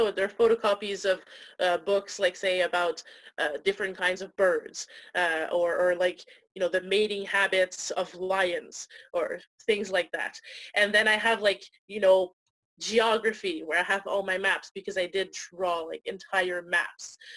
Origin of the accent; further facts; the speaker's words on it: Montreal, Quebec, Canada; I'm writing a comic right now that's set in Montreal. Montreal's my hometown.